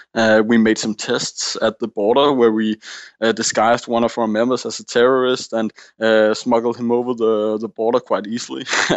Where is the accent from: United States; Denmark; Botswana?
Denmark; Aarhus, Central Denmark Region; also born or lived in Copenhagen; I was raised in Aarhus. That's the Aarhus. That's the second biggest town of Denmark, in Jutland, in the center eastern part of Jutland. And I have lived there through almost all of my life.